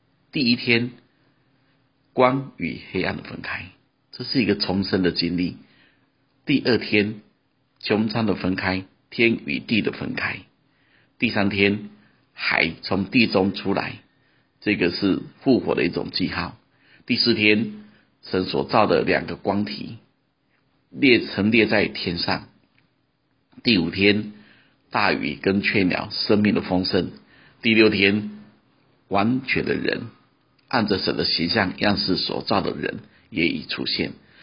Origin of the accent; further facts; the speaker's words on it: China; 就好像我们中国人常常说的，要他杀却无心灵